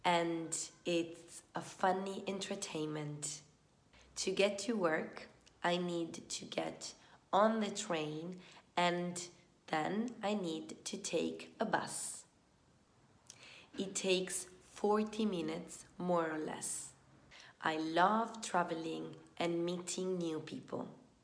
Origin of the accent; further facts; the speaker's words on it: Italy; now in Zurich, Switzerland; am 28 years old and I was born on the 4th of December. I am from Italy, but I am currently living in Zurich, Switzerland.